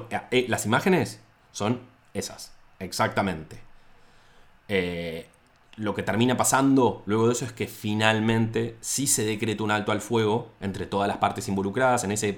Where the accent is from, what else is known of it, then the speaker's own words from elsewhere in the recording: Argentina; Para mí, como un argentino de puerto, era impensado.